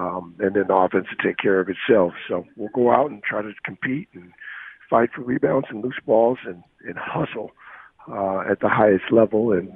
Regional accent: Seattle, Washington, United States; Well, growing up in Seattle, it was untapped when I grew up

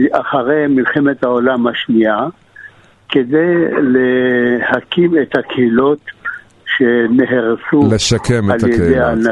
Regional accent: France; לא, אני בא מצרפת.

